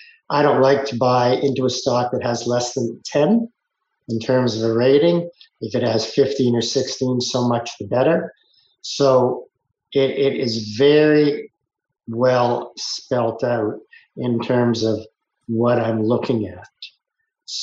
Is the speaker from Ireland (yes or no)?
no; Toronto, Ontario, Canada; You can probably gather who won since I'm from Toronto.